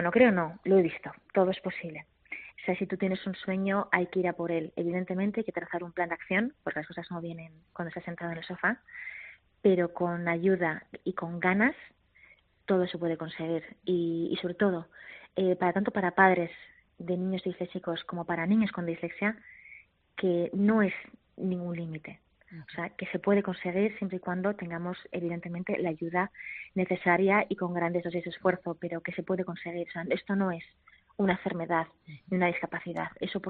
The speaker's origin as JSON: {"language": "Spanish", "town": "Bilbao", "region": "Basque Country", "country": "Spain", "said": "Aquí se ve que soy de Bilbao, ¿no?"}